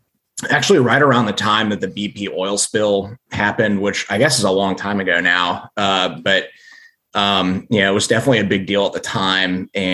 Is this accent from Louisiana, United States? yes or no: yes; Slidell, Louisiana, United States; also born or lived in Midwest; So I grew up in sort of in and around New Orleans. I was born in the Midwest. So I don't sound like I'm from New Orleans, but I spent the lion's share of my childhood in Slidell